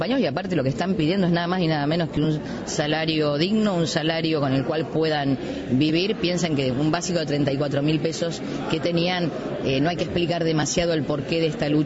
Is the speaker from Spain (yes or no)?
no; Buenos Aires, Argentina; Acá, en la provincia de Buenos Aires, de donde soy yo